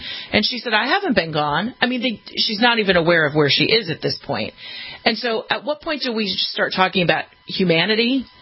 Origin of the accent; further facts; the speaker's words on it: California, United States; Dianne Feinstein, who's a senator from my home state of California